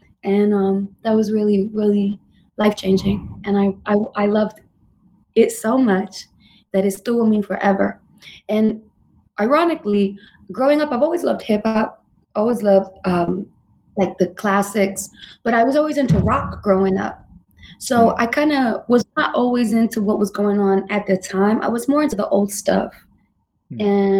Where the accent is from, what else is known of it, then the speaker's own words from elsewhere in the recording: New York City, New York, United States; I was raised in Manhattan in the Bronx.